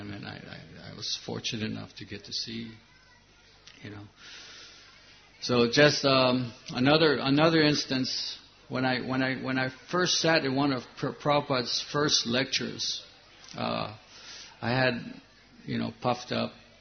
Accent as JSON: {"language": "English", "region": "Hawaii", "country": "United States", "said": "here I'm from Hawaii. You know, in Hawaii, people are always like 90% naked, you know, on the beaches, surfing, so forth, you know."}